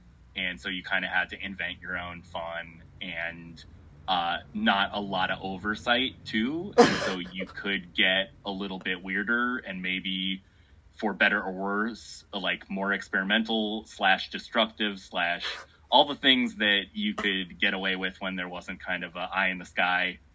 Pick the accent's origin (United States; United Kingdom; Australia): United States; Minnesota; also born or lived in Ohio / Chicago; now in Portland, United States; I grew up in the Midwest, like any modern Portlander, and I grew up in Minnesota, spent most of my, like, 20s in, I went to school in Ohio, and then lived in Chicago for most of my 20s